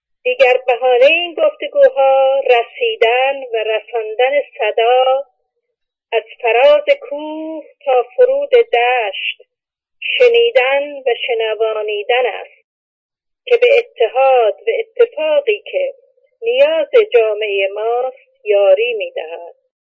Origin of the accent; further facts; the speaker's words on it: Tehran, Tehran Province, Iran; also born or lived in Tabriz; من در تبریز دلاورخیز متولد شدم و تا دو سه سالگی در اونجا بودم، چون بعدا مادر و پدرم از هم جدا شدن و من تحت سرپرستی عمم به تهران آمدم